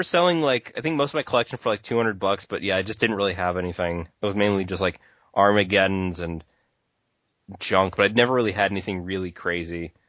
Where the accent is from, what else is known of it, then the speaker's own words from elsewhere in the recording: St. Louis, Missouri, United States; I'm from St. Louis, Missouri, so like Midwest.